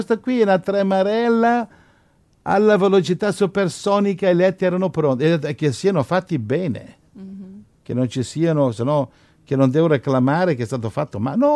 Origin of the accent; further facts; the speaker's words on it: Rome, Lazio, Italy; io sono romano.